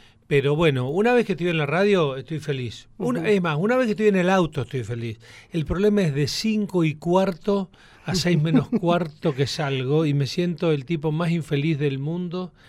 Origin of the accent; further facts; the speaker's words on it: Las Heras, Santa Cruz, Argentina; also born or lived in Puerto Deseado; Yo nací en Deseado por una cuestión fortuita, porque en realidad yo pertenezco más a la zona de Las Heras, y a la zona más rural